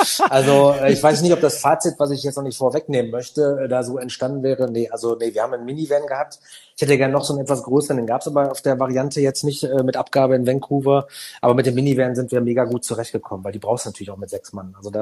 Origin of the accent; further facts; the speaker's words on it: Germany; dann bin ich lieber oberflächlich als gar nicht freundlich, wie wir manchmal auch sein können als Deutsche.